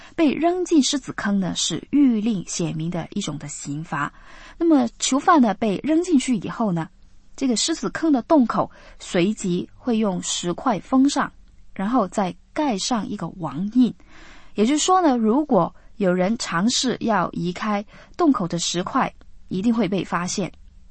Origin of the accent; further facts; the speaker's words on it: China; 我们中国人呢也有句话说啊，就是君无戏言啊